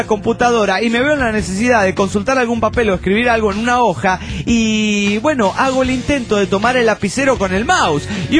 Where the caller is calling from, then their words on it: Seattle, Washington, United States; de Seattle.